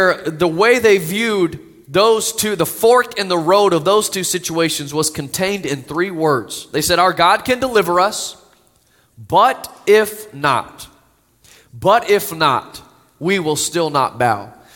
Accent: the South, United States; And I grew up in the South, so we just like to add extra syllables to everything is what I hear.

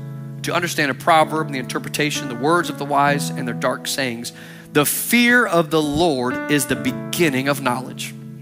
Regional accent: Texas, United States; and I grew up in the South, grew up in Texas, and we have our own Southern proverbs, right?

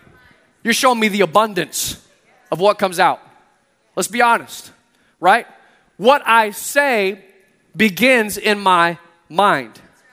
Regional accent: Austin, Texas, United States; But I grew up in Texas, so we didn't really, it wasn't like bears.

